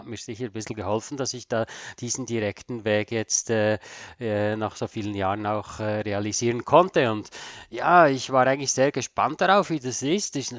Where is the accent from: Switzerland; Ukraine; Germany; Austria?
Switzerland; als Schweizer ist man da halt ein bisschen bodenständiger vielleicht.